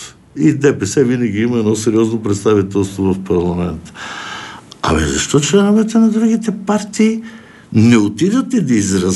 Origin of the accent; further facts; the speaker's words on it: Sofia, Sofia City, Bulgaria; И понеже съм кореняк софиянец, не знам живота на село.